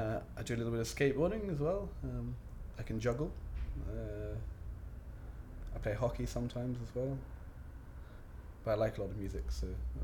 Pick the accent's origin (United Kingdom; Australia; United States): United Kingdom; England; born there; now in Scotland; I was born in England, but I've lived in Scotland for about 18 years now.